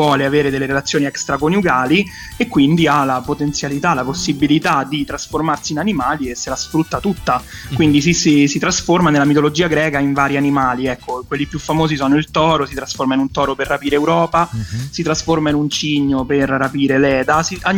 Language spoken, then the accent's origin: Italian; Ardea, Lazio, Italy; also born or lived in Rome; Ardea come la volete chiamare, vicino, che è la città dalla quale vengo io. Esatto, quindi insomma io sono nato a Roma, però ho vissuto lì tanti anni